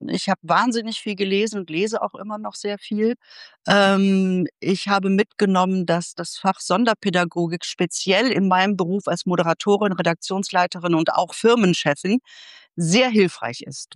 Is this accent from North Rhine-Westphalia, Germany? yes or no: yes; Bottrop, North Rhine-Westphalia, Germany; Man muss sich ja vorstellen, ich komme aus Bottrop. Ja, das ist relativ, ist zwar eine Großstadt, aber das ist schon so ein sehr geschützter Raum, in Anführungsstrichen.